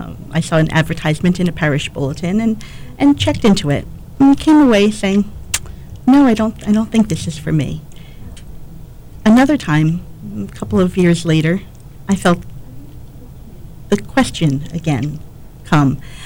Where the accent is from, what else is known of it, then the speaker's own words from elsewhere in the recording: East Brunswick, New Jersey, United States; Well, I grew up in New Jersey in East Brunswick in the Diocese of Metuchen with my father, mother, two brothers, and two sisters.